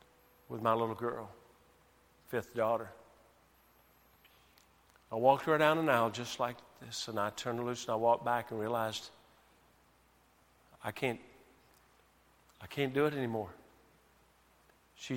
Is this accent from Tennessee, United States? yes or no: yes; Tennessee, United States; Well, that's where I grew up. I grew up down in Tennessee and on out on the farm